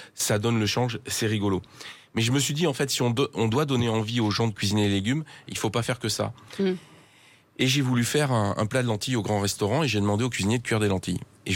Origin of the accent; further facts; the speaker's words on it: Valence, Auvergne-Rhône-Alpes, France; born there; Je suis né à Valence. C'est à une cinquantaine de kilomètres du puits, peut-être 70